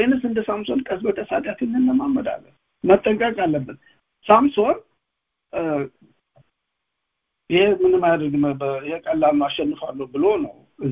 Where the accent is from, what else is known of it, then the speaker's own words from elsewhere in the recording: Kombolcha, Amhara, Ethiopia; እኛ ያደግንበት ከተማ ኮምቦልቻ ይባላል።